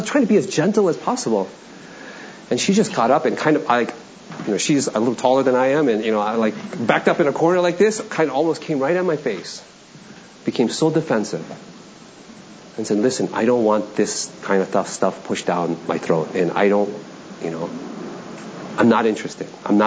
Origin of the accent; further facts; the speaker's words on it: Toronto, Ontario, Canada; I grew up in Toronto, and, you know, Angela's gone, but my goal was to be like the first Korean NHL hockey player